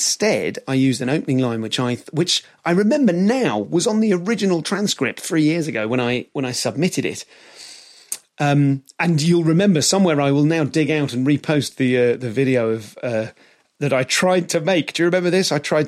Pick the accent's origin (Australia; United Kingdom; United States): United Kingdom; they know I'm British.